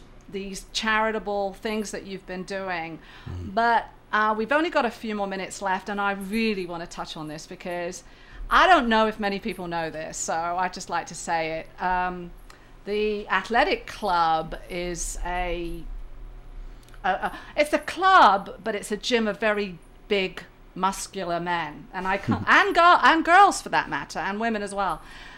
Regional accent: England, United Kingdom; and I'm English, so we've got a little bit of a conflict there.

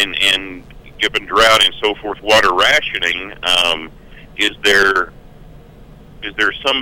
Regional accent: Murfreesboro, Tennessee, United States; also born or lived in abroad; I'm from Murfreesboro. I grew up here, lived abroad for 20-something years, and have come back home to roost.

